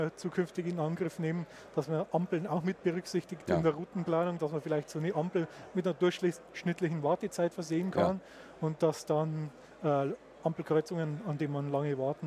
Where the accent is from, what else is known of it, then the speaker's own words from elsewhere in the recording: Bavaria, Germany; Aus der Nähe von Ingolstadt.